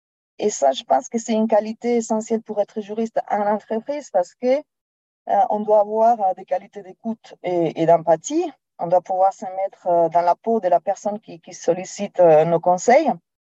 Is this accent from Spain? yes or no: yes; Spain; French is a second language; je profite pour m'excuser de mon petit accent. Je suis de nationalité espagnole, d'origine espagnole, et il n'y a pas moyen de m'en défaire de cet accent.